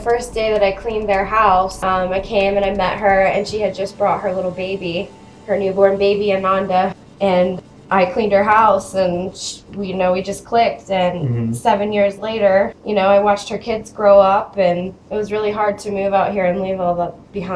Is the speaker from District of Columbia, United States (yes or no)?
no; Florida, United States; now in Colorado, United States; Florida. Yep, definitely out of my element here in Colorado.